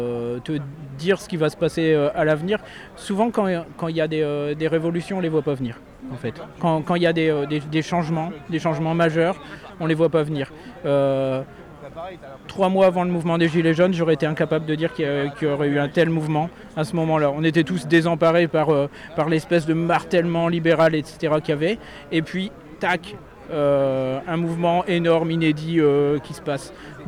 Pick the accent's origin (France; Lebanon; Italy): France; Lille, Hauts-de-France; Oui, je suis Lillois